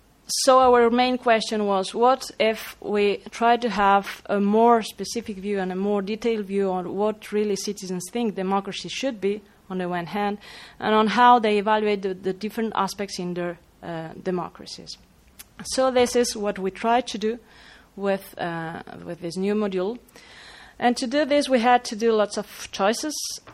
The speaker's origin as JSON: {"language": "English", "country": "Spain", "second_language": "English", "said": "Since I'm from Spain, I can really see how people is angry."}